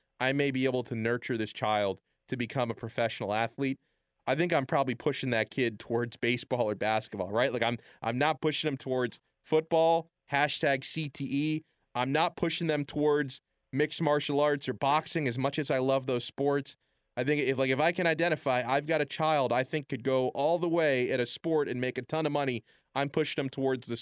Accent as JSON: {"language": "English", "region": "Florida", "country": "United States", "tie": "born or raised there", "said": "No respect for my home state."}